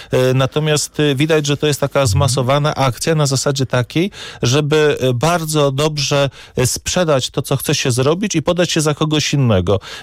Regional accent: Gdańsk, Pomeranian Voivodeship, Poland; Ja jestem katolikiem z Gdańska.

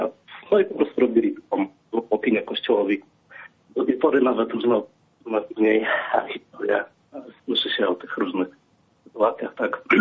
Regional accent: Warsaw, Masovian Voivodeship, Poland; Właśnie z moich rodzinnych stron, to jest, znaczy, wychowywałem się do bytu robotniczej, to są Bielany, Warszawa.

